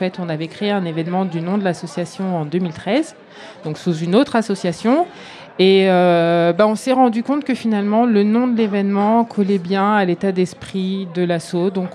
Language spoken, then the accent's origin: French; Martinique; moi, je suis aussi originaire des Antilles, de la Caraïbe, donc de la Martinique.